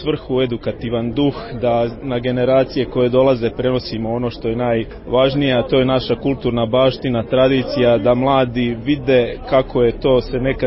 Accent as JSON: {"language": "Croatian", "region": "Slavonia", "country": "Croatia", "said": "Kao Slavonac prije svega iznimno sam ponosan i velika mi je čast biti ovdje"}